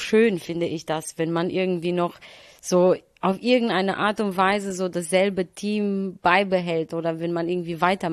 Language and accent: German; Romania; in meiner Heimatstadt, in Rumänien.